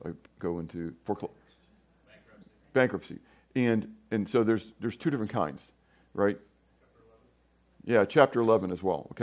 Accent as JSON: {"language": "English", "town": "Pittsburgh", "region": "Pennsylvania", "country": "United States", "said": "Now, you understand, I come from Pittsburgh and I worked in steel mills, okay?"}